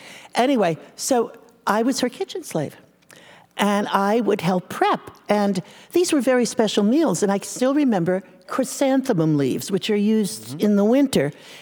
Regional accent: Paramus, New Jersey, United States; I grew up outside of New York City in a northern New Jersey town called Paramus.

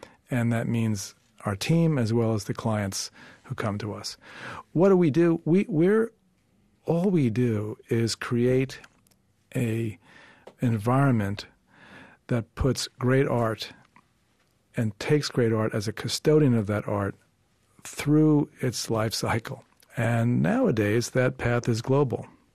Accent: Bronx, New York, United States; born there; So am I. I was born in the Bronx.

